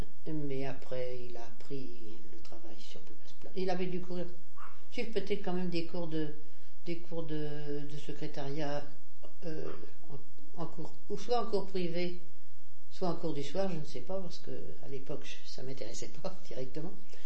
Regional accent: Nantes, Pays de la Loire, France; also born or lived in Istanbul, Turkey; mais je suis née à Constantinople, actuellement Istanbul, Turquie. Mais je n'ai pas vécu là-bas. Un an, j'étais de retour en France, à Nantes.

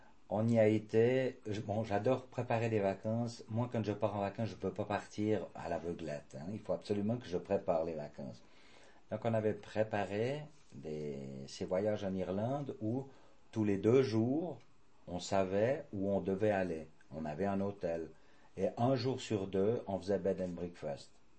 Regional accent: Switzerland; Je pense que vivre resserré comme on vit chez nous en Suisse, ça donne une certaine mentalité.

